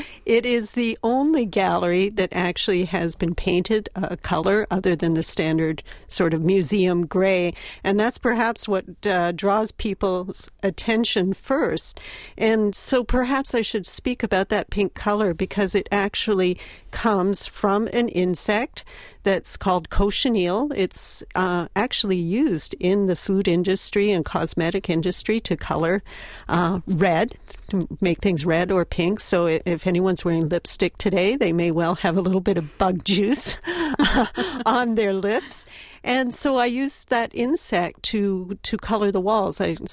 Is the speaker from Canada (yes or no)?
yes; Canada; I grew up in Canada, which is not dissimilar than Wisconsin